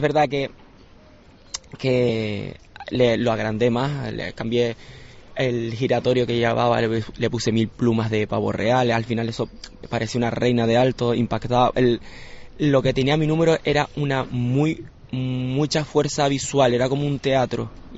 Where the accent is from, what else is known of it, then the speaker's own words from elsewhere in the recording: Lanzarote, Canary Islands, Spain; Soy un drag que vengo de Lanzarote